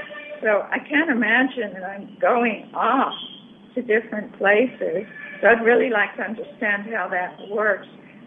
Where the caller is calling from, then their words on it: India; I'm calling from India